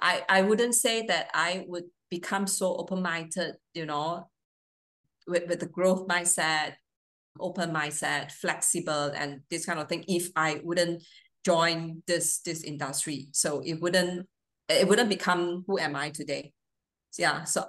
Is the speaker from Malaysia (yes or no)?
yes; Malaysia; You know, I grew up in Malaysia. All my education is done in Malaysia. I did not study in overseas.